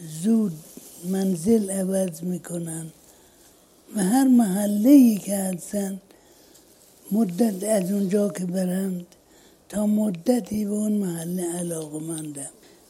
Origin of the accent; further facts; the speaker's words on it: Bidokht, Razavi Khorasan, Iran; born there; also born or lived in Mashhad / Tehran; در بیدخت که متولد شدم، در مشهد مدت کوتاهی، یعنی 4-5 سال زندگی کردم، شغل داشتم، دوستانی دارم. در تهران همینجور، در تهران خوب خیلی وقت گذشت